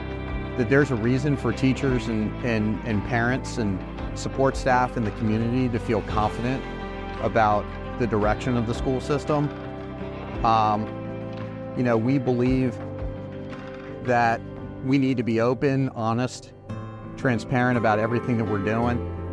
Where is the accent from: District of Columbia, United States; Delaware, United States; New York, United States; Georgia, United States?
District of Columbia, United States; Washington; Originally, I'm from Washington, D.C. So I grew up in Washington, had a great experience.